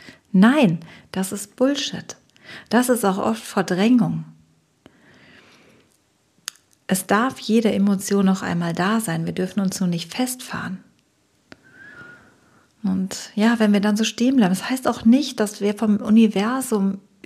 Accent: North Rhine-Westphalia, Germany; Hier war sehr, sehr viel los, natürlich bei uns im Ruhrpott.

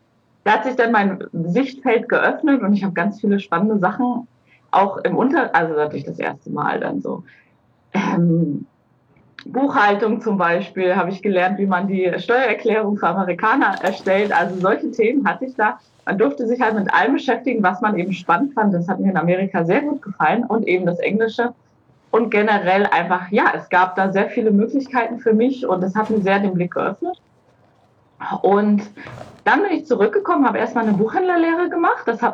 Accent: Wolfsburg, Mecklenburg-Vorpommern, Germany; ich bin in Wolfsburg aufgewachsen, Mecklenburg-Vorpommern, an der ehemaligen Grenze

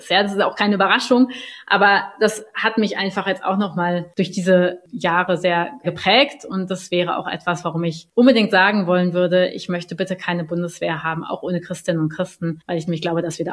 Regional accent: West Germany, Germany; Also Ich bin Jahrgang 82, das heißt, ich kann von mir nicht sagen, dass ich in Bonn dabei war und ich bin aus dem Westen.

